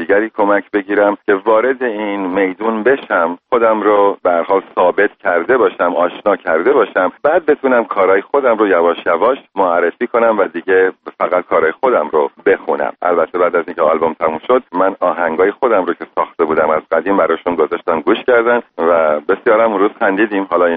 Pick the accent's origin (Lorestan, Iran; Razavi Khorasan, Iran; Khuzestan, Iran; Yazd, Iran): Khuzestan, Iran; Abadan; born there; من متولد آبادان هستم و آبادان شهری بود که به خاطر پالایشگاه از تمام ایران به خاطر کار می اومدن اونجا